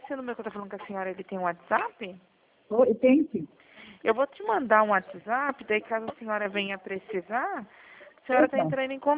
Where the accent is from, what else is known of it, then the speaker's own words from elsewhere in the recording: Itapetininga, São Paulo, Brazil; Sou de Itapetininga.